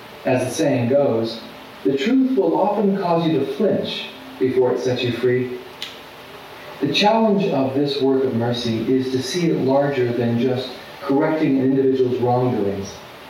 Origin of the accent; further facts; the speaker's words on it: United States; As an American, I marched on Washington, D.C., our nation's capital, to protest the Supreme Court decision decades ago, which legalized abortion in my country.